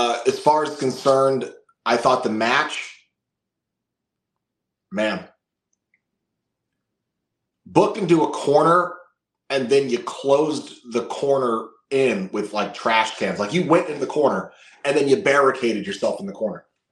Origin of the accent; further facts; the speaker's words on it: Florida, United States; I'm from Florida.